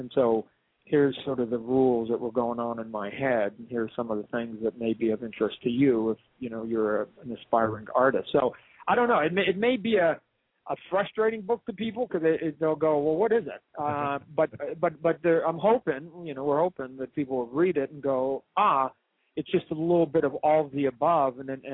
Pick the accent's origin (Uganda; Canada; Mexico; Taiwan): Canada; now in United States; You know, we live in America, right? Anybody's allowed to sue anybody over anything. I've found, as a Canadian guy, I found that to be one of the truisms